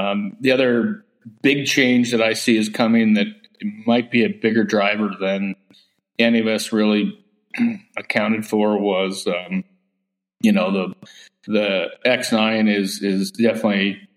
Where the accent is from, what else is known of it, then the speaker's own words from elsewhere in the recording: Montana, United States; So grew up, born and raised in Montana, grew up in the business